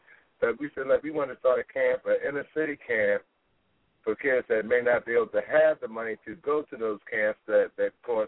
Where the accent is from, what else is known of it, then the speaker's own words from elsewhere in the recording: Philadelphia, Pennsylvania, United States; Well, I was born in Germantown Hospital, but I grew up in North Philly.